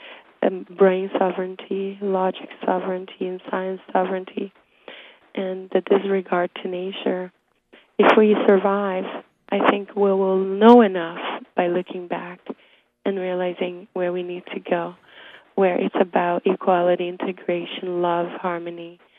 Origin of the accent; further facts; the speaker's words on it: Brazil; since I was a young child growing up in Brazil